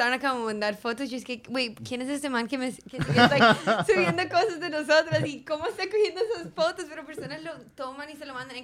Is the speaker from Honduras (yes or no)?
no; United States; Porque yo crecí en Estados Unidos.